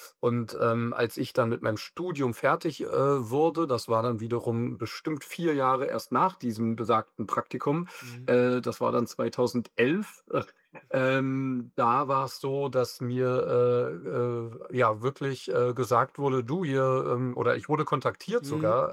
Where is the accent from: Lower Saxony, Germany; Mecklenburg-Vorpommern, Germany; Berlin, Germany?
Berlin, Germany; ich komme ja aus Berlin